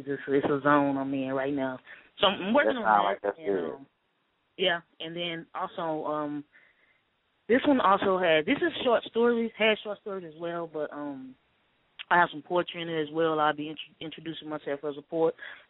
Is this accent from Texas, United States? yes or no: yes; Dallas, Texas, United States; growing up in Dallas for me, it was you see the femme on femme or the stud in femme.